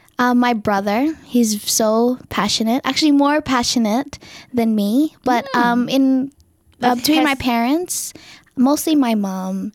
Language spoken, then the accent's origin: English; Philippines; because we're Filipino and we feel proud to be able to sing Tagalog songs.